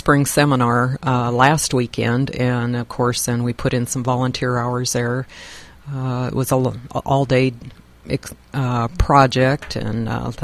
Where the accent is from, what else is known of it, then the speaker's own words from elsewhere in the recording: Griswold, Iowa, United States; And I'm from Griswold, so there's always some projects down in Griswold that you can work on.